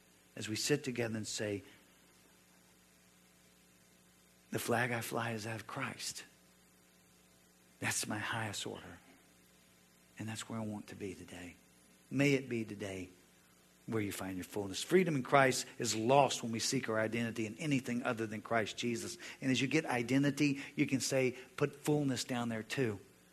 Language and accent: English; United States; I am from the United States of America